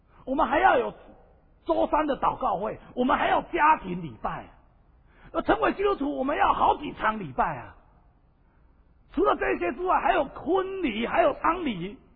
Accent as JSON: {"language": "Chinese", "country": "Taiwan"}